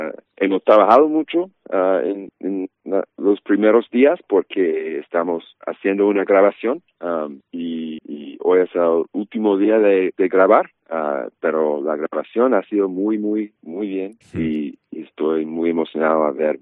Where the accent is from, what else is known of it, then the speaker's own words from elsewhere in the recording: New York, United States; Spanish is a second language; also born or lived in Maine; Bueno, soy de Nueva York, pero por mucho tiempo he vivido en Maine, que es el estado más noreste del país.